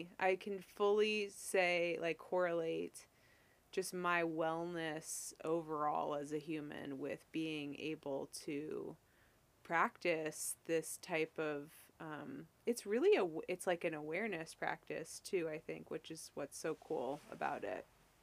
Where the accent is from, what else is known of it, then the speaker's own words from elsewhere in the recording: California, United States; I'm from California. And so, and then I think I also just feel like a classic Californian when I say that.